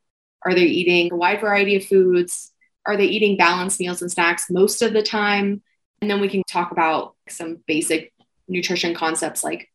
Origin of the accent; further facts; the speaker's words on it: Louisiana, United States; I was telling you, I'm from South Louisiana, and food is like a huge part of our culture.